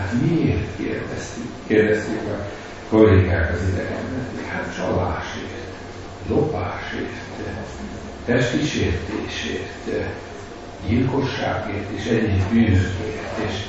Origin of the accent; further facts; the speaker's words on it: Hungary; És mi is magyarok vagyunk.